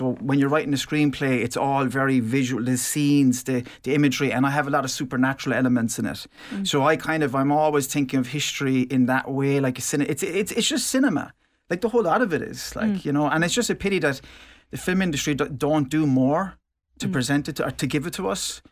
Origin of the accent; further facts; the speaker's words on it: Tralee, Munster, Ireland; also born or lived in Dublin; it's lovely to meet you, and thank you so much for bringing me in. I'm from Tralee originally. I'm not living in Tralee at the moment. I'm living outside of Tralee, but I was living in Dublin for the last 6 years.